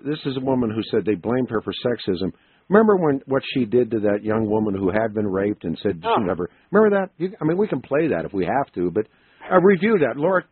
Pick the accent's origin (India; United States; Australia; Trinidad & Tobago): United States; Missouri; I want to, you know, I'm from Missouri, Evie. You got to show me.